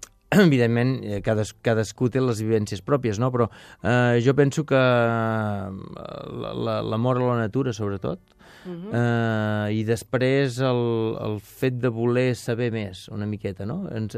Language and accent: Catalan; Vilanova, Catalonia, Spain; nascut... Soc de Vilanova.